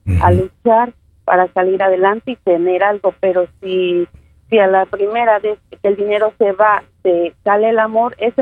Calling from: Wilmington, United States; De Wilmington.

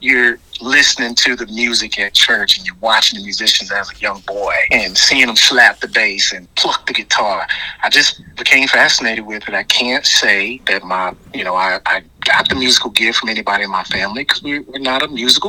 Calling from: Birmingham, Alabama, United States; From the great, great center of all movements, Birmingham, Alabama.

